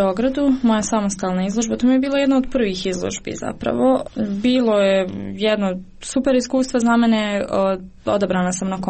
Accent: Sarajevo, Federation of Bosnia and Herzegovina, Bosnia & Herzegovina; nikad ne znate kako će biti reakcija publike na vas jer ja sam ipak iz Sarajeva

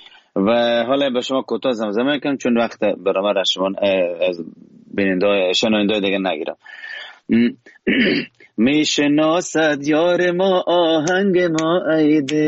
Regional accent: Kabul, Afghanistan; accent: Kaboli; also born or lived in Herat; خب بدون شک زادگاه من هرات، و اما در کابل ما بزرگ شدم.

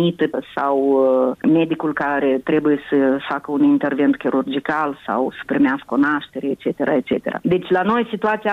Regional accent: Moldova; now in Italy; Eu nicăiuri nu sunt înscrisă ca moldoveancă, eu peste tot sunt înscrisă ca româncă.

